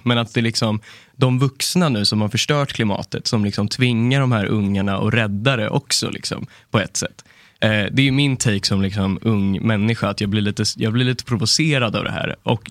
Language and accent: Swedish; Lidingö, Stockholm County, Sweden; jag kommer från Lidingö och det är massa skog som man måste.